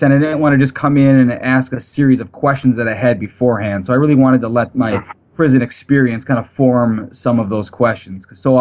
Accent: Minneapolis, Minnesota, United States; And, I grew up in Minneapolis, and this is a lot different setting.

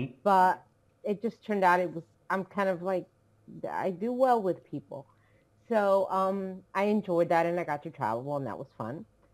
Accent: New Jersey, United States; now in Florida, United States; Well, I live in Florida right now. I'm originally from New Jersey. Moved away to go to college. I went to Berkeley, California for a year, then went back to New Jersey when my dad got sick to help my mom.

